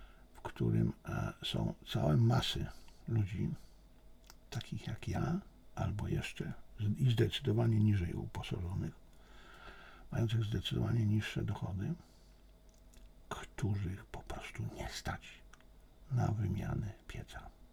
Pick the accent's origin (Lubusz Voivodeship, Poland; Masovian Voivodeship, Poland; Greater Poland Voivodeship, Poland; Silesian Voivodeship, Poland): Masovian Voivodeship, Poland; Beniaminów; było u mnie kilku ludzi ze wsi, z tej mojej wsi, z Beniaminowa